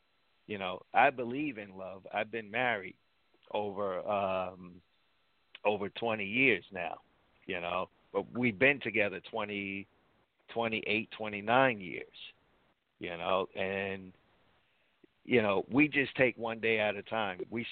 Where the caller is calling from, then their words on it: New Jersey, United States; Hey, Ted. … from New Jersey.